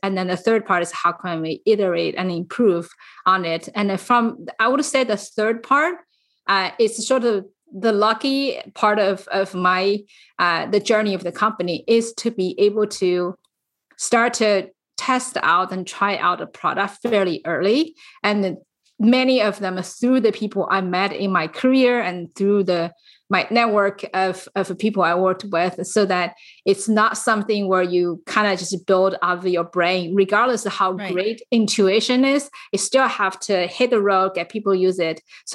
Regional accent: California, United States; I am from the San Francisco Bay Area.

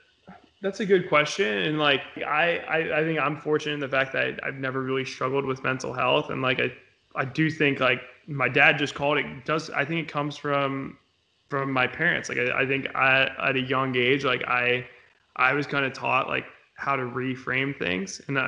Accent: Florida, United States; also born or lived in Chicago, Illinois; So I'm the youngest of three. So I just kind of followed around my brother and sister. So we moved from Chicago to Florida. And it was just really hot in the summer.

